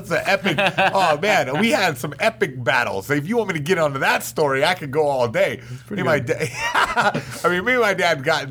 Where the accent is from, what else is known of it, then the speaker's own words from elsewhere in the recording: North Carolina, United States; Like, North Carolina.